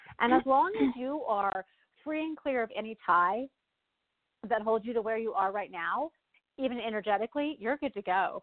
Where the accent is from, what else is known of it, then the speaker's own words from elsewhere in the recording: Houston, Texas, United States; Well, I'm from Houston, so I'm kind of partial myself.